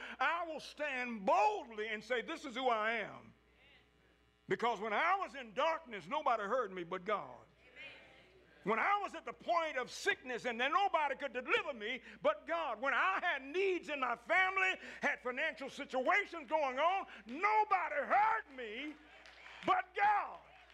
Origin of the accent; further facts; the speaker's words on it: Scottsboro, Virginia, United States; I said, I'm from Virginia. Where in Virginia? I said, a little farm, a place called Scottsboro.